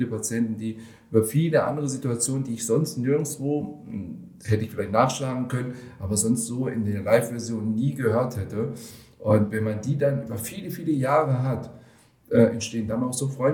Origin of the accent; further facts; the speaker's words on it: Greece; Ich als Grieche